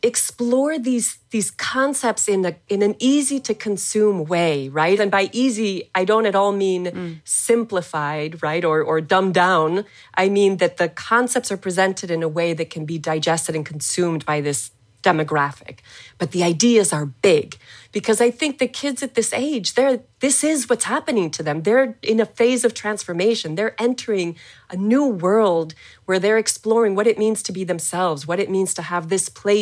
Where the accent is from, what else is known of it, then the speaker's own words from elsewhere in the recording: Mexico City, Mexico; I was born and raised in Mexico City. I grew up reading and being exposed to magical realism.